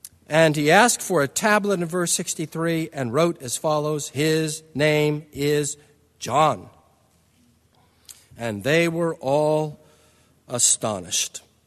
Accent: California, United States; I grew up in Southern California. It wasn't customary there at all.

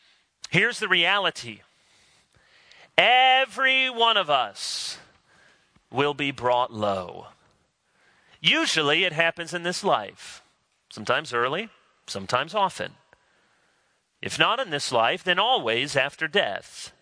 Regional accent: Michigan, United States; especially growing up in Michigan when they had to play those Pistons, the Bad Boys, and overcome them, I took a stand.

